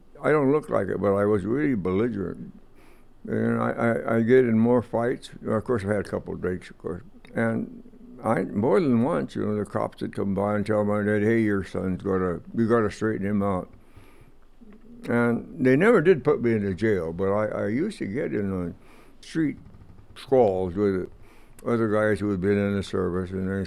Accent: United States; but I'm an American, isn't that right?

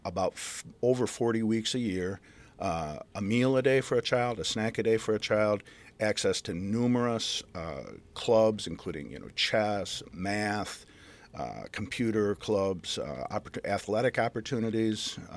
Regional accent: Flint, Michigan, United States; I was born and raised in Flint. Both my mother and father were born and raised in the city. My grandparents lived in the city. And sister still lives within the city.

